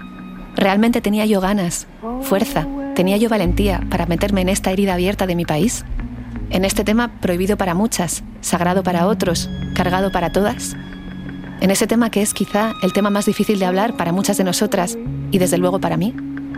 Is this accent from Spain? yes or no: yes; Basque Country, Spain; Yo soy vasca. Nací y crecí en Euskadi.